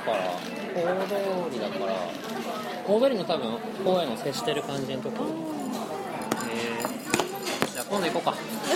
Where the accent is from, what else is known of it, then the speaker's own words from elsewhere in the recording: Asahikawa, Hokkaido, Japan; うちの実家いつも出てくる。うちのお母さん餌やってるから寄ってくるんだ。結構田舎なんだよ。旭川の結構外れの方なんだよね。